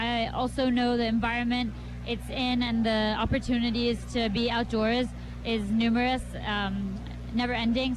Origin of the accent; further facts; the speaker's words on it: England, United Kingdom; now in Thailand; I'm originally English, but I've been living in Thailand for the last 7 years.